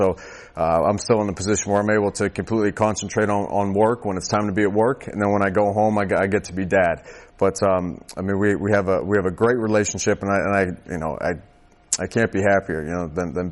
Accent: Pennsylvania, United States; So growing up in Western Pennsylvania, football is king. And you learn to love the game at an early age, and that becomes part of you. So it's special to be able to say that you're from that area.

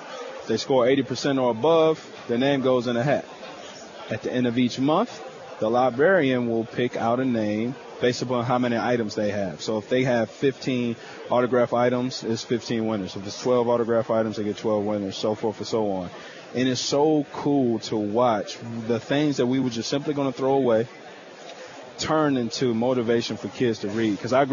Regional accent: Forest, Virginia, United States; I'm from Forest, Virginia, self-explanatory Forest. I'm country kid.

